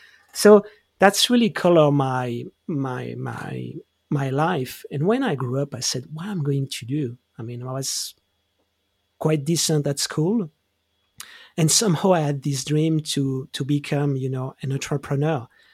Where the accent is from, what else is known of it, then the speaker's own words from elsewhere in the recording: Geneva, Switzerland; So I grew up in Switzerland. I grew up in Geneva. And for the story, I was the single, the only child, and my both parents were working.